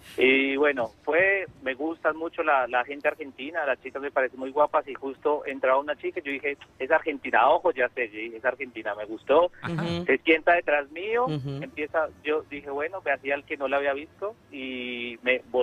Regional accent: Colombia; also born or lived in Buenos Aires; now in Orlando, United States; Colombiano.

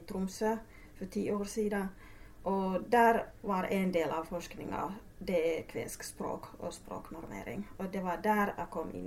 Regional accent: Oulu, North Ostrobothnia, Finland; Swedish is a second language; moved away as an adult; also born or lived in Helsinki; now in Norway; Jeg kommer fra Finland. Jag är född i Oulu, Uleåborg. Och mina föräldrar kommer från Östfinland, Kainu och Savolax. Och jag har bott i huvudstadsregionen i Helsinki i nästan 20 år och sen 10 år här i Norge.

